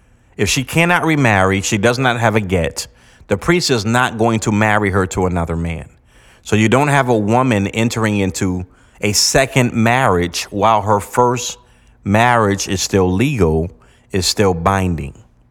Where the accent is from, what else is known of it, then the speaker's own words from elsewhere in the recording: United States; Now, in America, I'm an American, in America, we cannot annul our divorce.